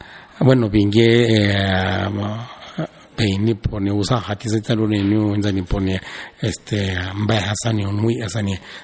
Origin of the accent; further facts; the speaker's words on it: San Baltasar de la Vila, Oaxaca, Mexico; soy originario de San Baltasar de la Vila. Mi pueblo pertenece al municipio de San Dionisio Cotepec, distrito de Tlacolula. Hablo el zapoteco del valle.